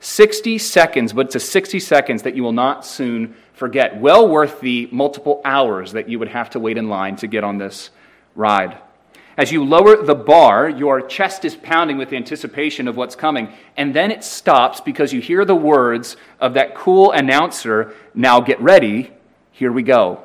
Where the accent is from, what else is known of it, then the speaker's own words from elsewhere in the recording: Northeast, United States; Growing up in the Northeast, and I do not mean Northeast Florida